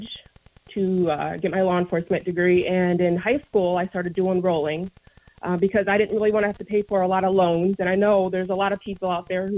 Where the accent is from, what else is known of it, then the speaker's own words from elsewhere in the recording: Mattawan, Michigan, United States; also born or lived in Kalamazoo; Well, first and foremost, I'm a Christian. I was born in Kalamazoo, and I moved to Mattawan. I graduated in 2003